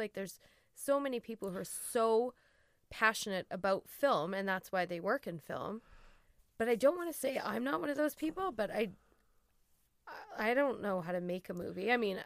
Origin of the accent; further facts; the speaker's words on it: Scotland, United Kingdom; I'm Scottish, so I... Okay.